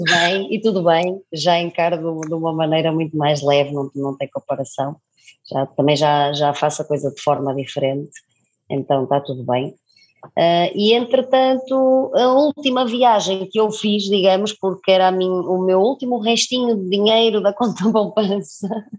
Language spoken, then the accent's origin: Portuguese; Norte, Portugal; tive a sensação que voltei para a minha infância em Trás-os-Montes com os meus avós